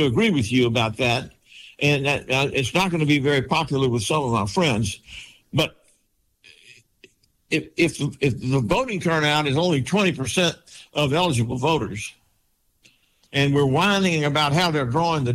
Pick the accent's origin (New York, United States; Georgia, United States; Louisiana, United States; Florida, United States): Louisiana, United States; New Orleans; Trump is like I grew up down there in the New Orleans area.